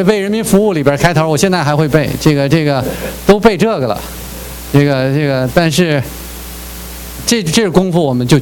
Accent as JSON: {"language": "Chinese", "country": "China", "moved": "yes", "said": "我作为一个从大陆出来的传道人哈，我就觉得说我们大陆出来的弟兄姐妹特别注意这点，就是说我们多数在一个无神论背景、唯物论背景出来的"}